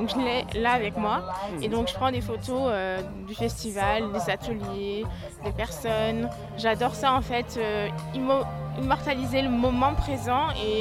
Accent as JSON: {"language": "French", "region": "Nouvelle-Aquitaine", "country": "France", "said": "je vais commencer un service civique dans la communication en août, dans le Périgord, parce que je viens du Périgord, en Dordogne."}